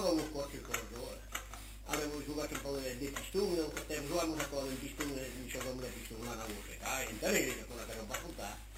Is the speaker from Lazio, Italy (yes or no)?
yes; Rome, Lazio, Italy; E vero, io sono da Roma.